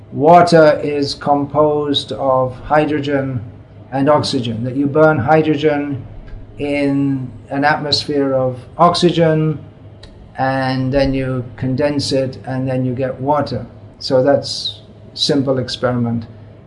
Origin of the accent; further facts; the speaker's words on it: England, United Kingdom; I was a kid growing up in England, that I was taught that, well, if you don't believe this religion that I was raised in, then you go to hell forever.